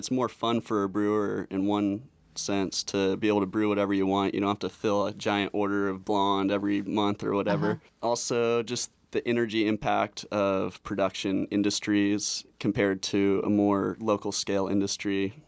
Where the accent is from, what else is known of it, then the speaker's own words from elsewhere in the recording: Napa, California, United States; After high school, I worked a season of crush at a winery. I grew up in Napa.